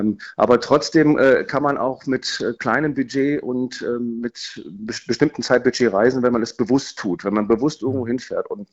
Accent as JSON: {"language": "German", "country": "Germany", "tie": "born or raised there", "said": "wenn ich zurückkomme in meine Heimatstadt in Hamburg oder München, dann merke ich erstens, wie toll dieses Land ist, dieses tolle Deutschland"}